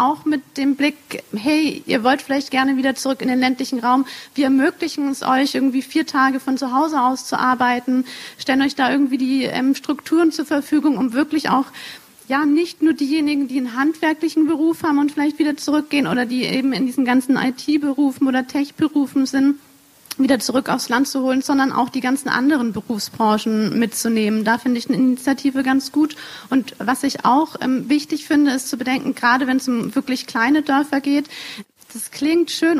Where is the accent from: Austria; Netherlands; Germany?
Germany; Weißdorf, Bavaria; ich komme aus Weißdorf. Das sind ungefähr 1.000 Einwohner auf 4 Ortschaften verteilt.